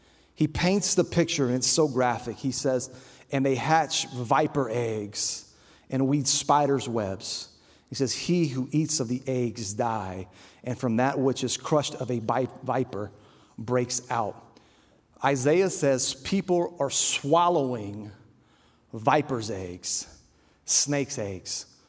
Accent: Louisiana, United States; I remember growing up in South Louisiana. Like many of you, I was around alcohol my whole life.

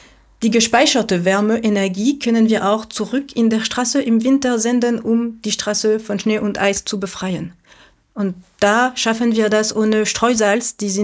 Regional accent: France; German is a second language; moved away as an adult; now in Germany; wie Sie es hören können, komme ich aus Frankreich. Vor 4 Jahren sind wir mit meinen Kindern in Deutschland umgezogen

